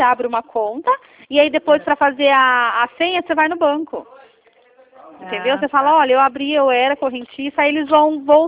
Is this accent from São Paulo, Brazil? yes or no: yes; Campinas, São Paulo, Brazil; eu sou aqui de Campinas, São Paulo.